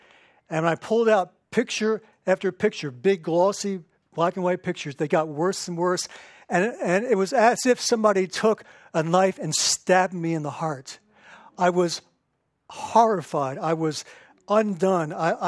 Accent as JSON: {"language": "English", "town": "Pikesville", "region": "Maryland", "country": "United States", "tie": "born or raised there", "said": "I grew up in Pikesville. We don't, you know, Golden Ghetto, we don't suffer much in Pikesville."}